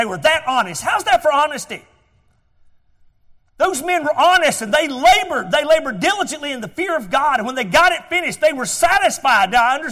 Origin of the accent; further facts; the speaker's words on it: Georgia, United States; born there; Now, if you can't tell, I was born in Georgia. Us folks down in Georgia, we talk a little different.